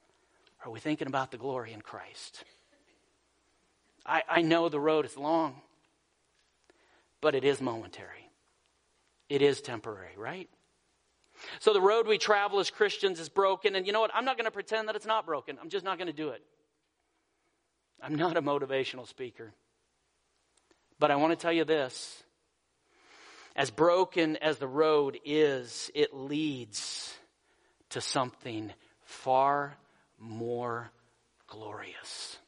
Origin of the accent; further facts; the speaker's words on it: Colorado, United States; You know, where I grew up in Colorado, I had the best place to grow up.